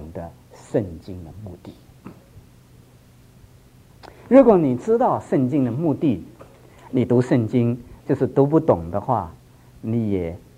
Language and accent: Chinese; China; 我中国人读什么？不如读